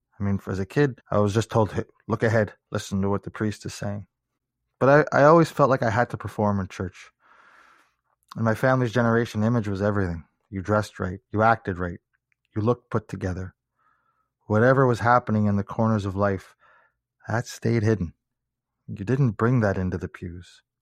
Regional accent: Eastern Canada, Canada; I grew up in the Catholic Church in a really small town, a small village in Eastern Canada.

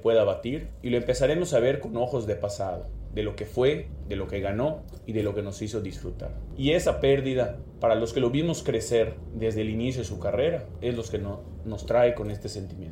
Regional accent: Yucatán, Mexico; de Yucatán, México, cuna de uno de los lugares con mejor gastronomía en el mundo

